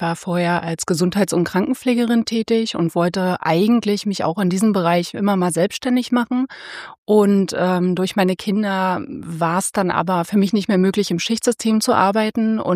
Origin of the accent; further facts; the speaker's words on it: Berlin, Germany; ich bin tatsächlich auch in Kaulsdorf groß geworden.